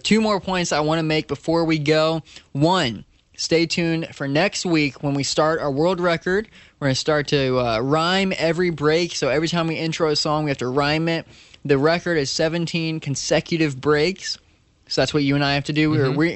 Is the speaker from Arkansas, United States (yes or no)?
no; Florida, United States; I'm from Florida, so I got some friends down there too.